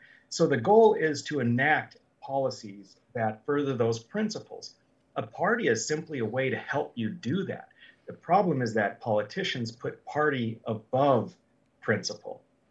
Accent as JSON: {"language": "English", "town": "Mandan", "region": "North Dakota", "country": "United States", "tie": "born or raised there", "lives_now": "Bismarck, United States", "said": "I'm originally from Mandan, and so grew up here, went to UND for undergrad, med school, and had to go out for further training, but I'm a plastic surgeon. I came back as soon as I was done with all my training, came back to Bismarck"}